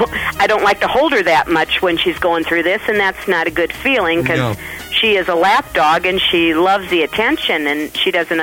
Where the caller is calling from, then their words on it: Rock Island, Illinois, United States; I'm calling from Rock Island, Illinois.